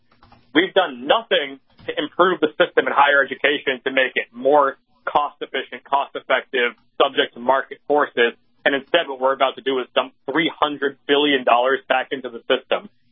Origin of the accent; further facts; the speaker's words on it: Northeast, United States; I'm actually from the Northeast. I'm a, you know, a person of color, millennial.